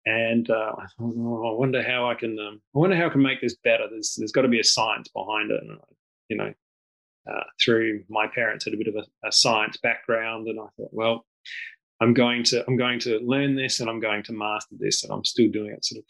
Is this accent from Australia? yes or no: yes; Western Australia, Australia; moved away; also born or lived in Papua New Guinea; I was actually born in Papua New Guinea. We headed to Australia after that. I've lived in Australia for most of my life, and until for the last 4 years.